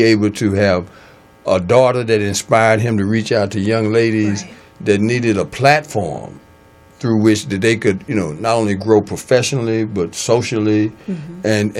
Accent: Murfreesboro, Tennessee, United States; I just got back from Nashville, and I'm from Murfreesboro, Tennessee, and y'all going to see my hometown on the news October the 28th

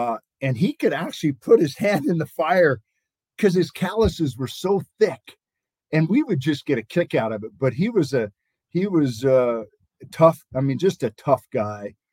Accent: Montana, United States; I grew up in Montana. I was a hunter and still am outdoor.

